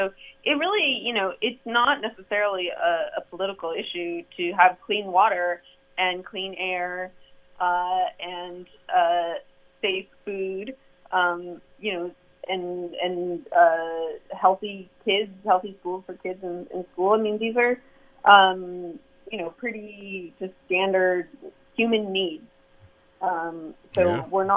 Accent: Iowa, United States; I grew up in Iowa, and the floods that they've experienced and the disruption to planting is really extreme.

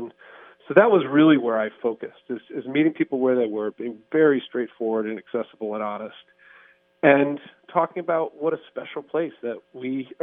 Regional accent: Maine, United States; those of us who have born and raised in Maine and spent a lot of time outside, it's not uncommon.

